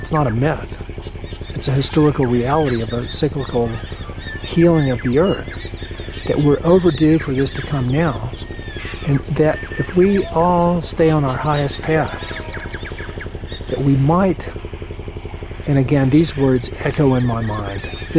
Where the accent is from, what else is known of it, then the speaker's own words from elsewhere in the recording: United States; dude, listen to my accent. He's British. I'm like, I'm a Yank.